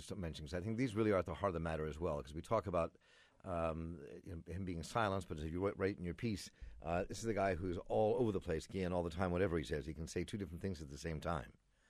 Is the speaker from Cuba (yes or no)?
yes; Cuba; the fact that I grew up in Cuba in a society that cared about poor people.